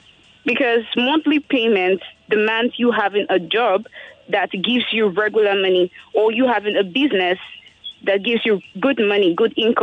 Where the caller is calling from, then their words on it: Ajah, Lagos, Nigeria; I'm calling from Aja area.